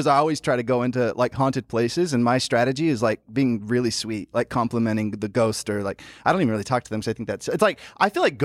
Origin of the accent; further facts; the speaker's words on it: Memphis, Tennessee, United States; Memphis, Tennessee. Yeah. I grew up in Memphis, Tennessee, and I loved it.